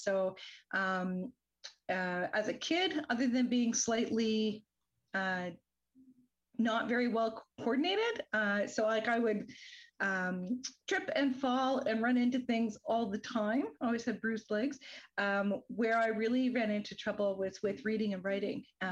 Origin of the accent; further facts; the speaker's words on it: Ontario, Canada; I'm a white cisgender settler. I was born and raised in Northern Ontario, and my family is mostly Canadian, and then our heritage is mostly Irish and Scottish with a little bit of English in there.